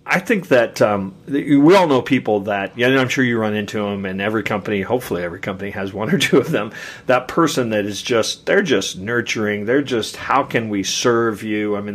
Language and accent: English; Kansas City, United States; but they laid over, ironically, my hometown of Kansas City.